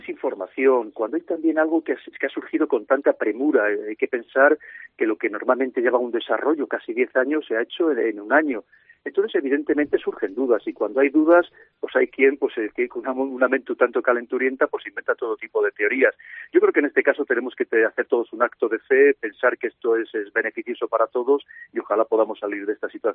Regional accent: León, Castile and León, Spain; encantado de estar de nuevo aquí en mi tierra, en mi querida ciudad de León

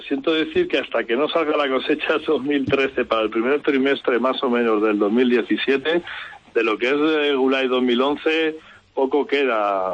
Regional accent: Cáceres, Extremadura, Spain; que es nuestro deber como extremeños y cacereños

